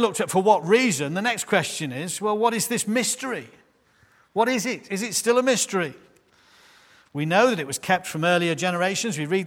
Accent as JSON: {"language": "English", "town": "Clay Cross", "region": "East Midlands", "country": "United Kingdom", "tie": "born or raised there", "said": "I've been born and raised in Clay Cross. Proud of it, really."}